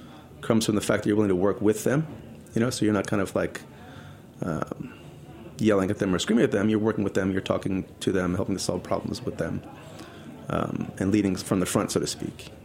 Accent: New Jersey, United States; Yeah, I grew up in New Jersey.

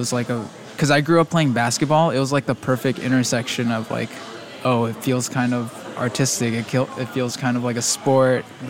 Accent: Walnut, California, United States; now in Los Angeles, United States; I grew up in Walnut, 30 miles east of here. It's a small town, predominantly Asians.

